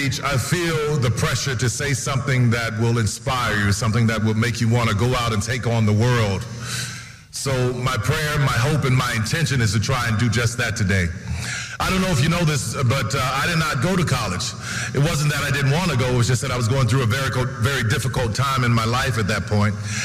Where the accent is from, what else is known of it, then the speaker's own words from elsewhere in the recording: New Orleans, Louisiana, United States; And I grew up in New Orleans, so you had to put in these 30-foot pilings sometimes in the ground to be able to support the building.